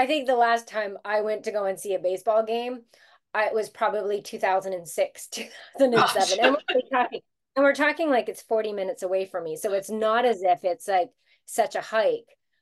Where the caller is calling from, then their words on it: Toronto, Ontario, Canada; I'm calling from Toronto, Canada.